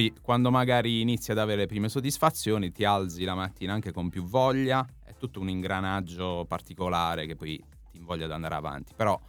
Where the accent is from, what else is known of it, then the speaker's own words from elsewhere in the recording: Apulia, Italy; venire giù da noi in Puglia